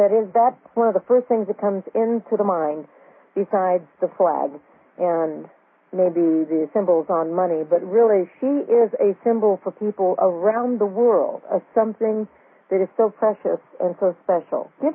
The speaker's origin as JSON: {"language": "English", "country": "United States", "said": "as an American, whenever I'm on a boat, whenever I pass that in New York, it's very, very stirring to me emotionally. And my father came from Italy."}